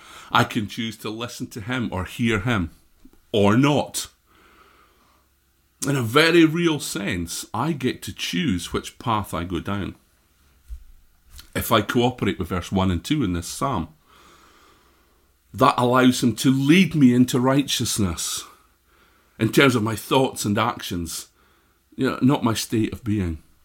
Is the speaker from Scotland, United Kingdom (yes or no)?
yes; Scotland, United Kingdom; I'm Scottish. I was born Scottish. Probably tell that from my accent.